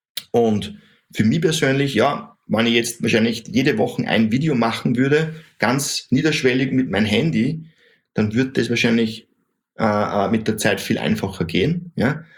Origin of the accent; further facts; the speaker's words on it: Austria; Hey, ich bin Österreicher.